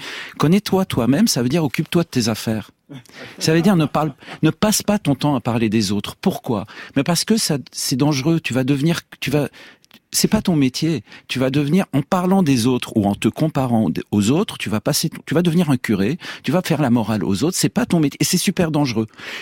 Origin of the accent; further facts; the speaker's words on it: Lebanon; Moi, je suis Libanais, je resterai Libanais